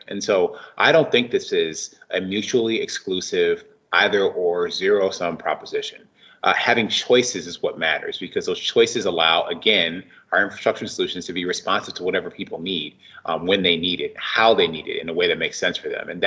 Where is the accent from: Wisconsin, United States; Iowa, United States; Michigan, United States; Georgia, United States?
Michigan, United States; Detroit; You know, look, I grew up in Detroit and its suburbs.